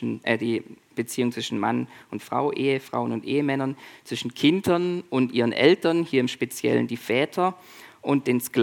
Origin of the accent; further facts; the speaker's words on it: Swabia, Germany; ja, ich bin kein Deutscher, ich bin Schwabe